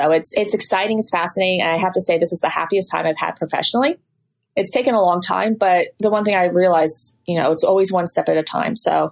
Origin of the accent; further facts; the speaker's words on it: Vermont, United States; now in Los Angeles, United States; I was born and raised in Vermont, in the area called Southern Vermont. So I grew up in and around a creative community.